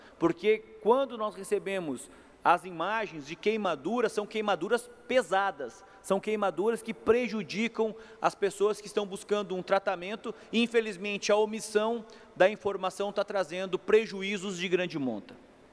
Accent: Lages, Santa Catarina, Brazil; nesse final de semana, em Lages, na minha terra, nós fizemos um grande congresso

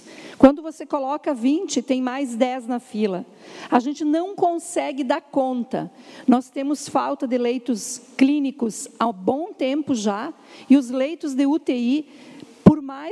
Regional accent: Chapecó, Santa Catarina, Brazil; Quero dizer que eu sou de Chapecó.

